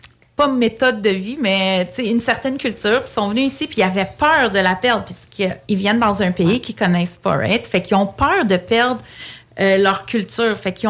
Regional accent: Quebec, Canada; born there; Je suis née au Québec, mais je suis d'origine grecque. J'ai grandi vraiment dans une famille très, très, très traditionnelle, très grecque, old school.

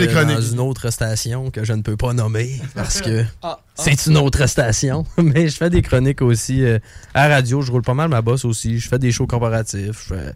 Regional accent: Jonquière, Quebec, Canada; dans le temps que j'habitais encore à Jonquière, parce que je viens de Jonquière.

